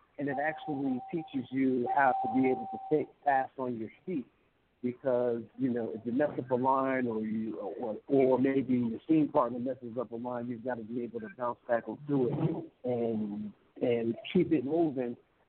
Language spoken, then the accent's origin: English; Newark, New Jersey, United States; But, you know, I was born and raised in Newark